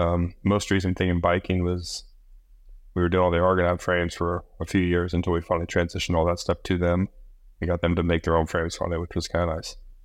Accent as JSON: {"language": "English", "region": "Midwest", "country": "United States", "tie": "born or raised there", "said": "I was born and raised in the Midwest, was living back in Indiana, been a windsurfer"}